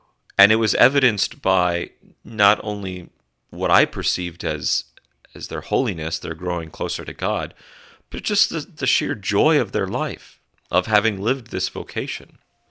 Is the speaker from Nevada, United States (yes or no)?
yes; Las Vegas, Nevada, United States; Many priests that I knew growing up in Las Vegas